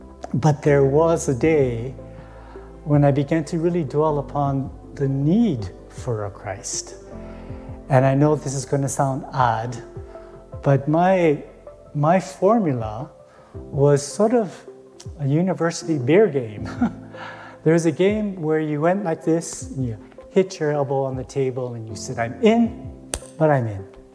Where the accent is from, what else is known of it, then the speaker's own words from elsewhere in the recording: Hawaii, United States; I grew up Catholic in Hawaii, surrounded by what can only be described as paganism, multiple gods.